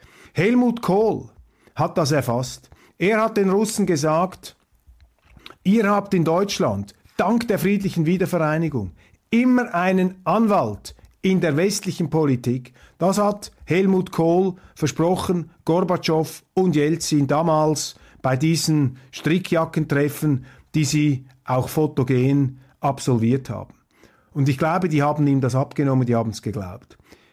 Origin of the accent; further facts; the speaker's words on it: Switzerland; Und da muss ich Ihnen sagen, als Schweizer mache ich mir dann allmählich Sorgen über den Standort Davos